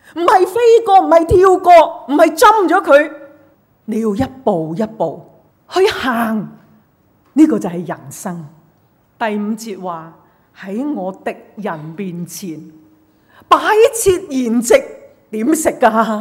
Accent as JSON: {"language": "Cantonese", "country": "Hong Kong", "said": "青草地，溪水旁，我哋香港人好恨啊！"}